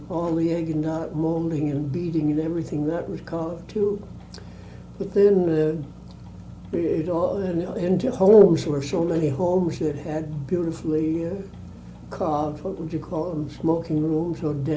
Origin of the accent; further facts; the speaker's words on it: West Springfield, Massachusetts, United States; Well, I was born in West Springfield, Mass, and I went through a high school, the Springfield High